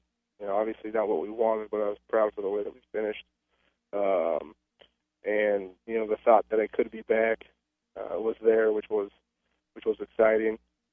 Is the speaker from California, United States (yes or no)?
yes; California, United States; You know, I'm from California.